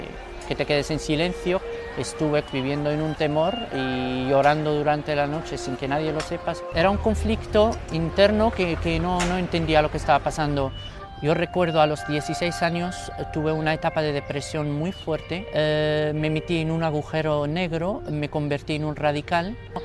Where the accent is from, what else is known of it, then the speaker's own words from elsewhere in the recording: Morocco; Spanish is a second language; soy de Marruecos, tengo 27 años y soy gay.